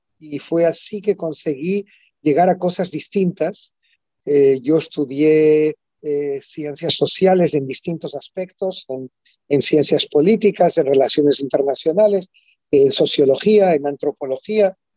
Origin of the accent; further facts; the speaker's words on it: Portugal; also born or lived in Melilla / Morocco; Y luego empecé a contar sobre mi infancia en Portugal, un pie en España a través de la familia de mi madre.